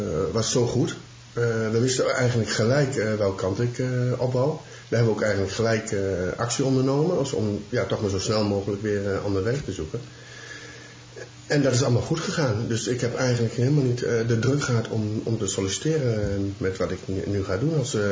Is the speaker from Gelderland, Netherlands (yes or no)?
yes; Gelderland, Netherlands; Ik kom uit Gelderland. Ik ben 47 jaar.